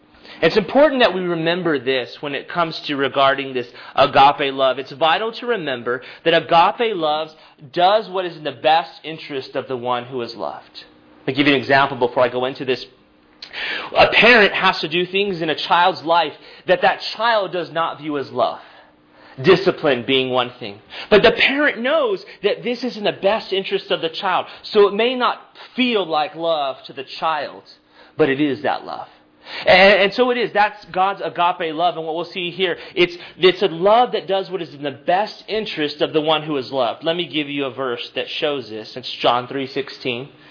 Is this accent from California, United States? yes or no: no; Texas, United States; I spent my formative years growing up in South Texas listening to two stations, Hot Z95 and C101 Classic Rock.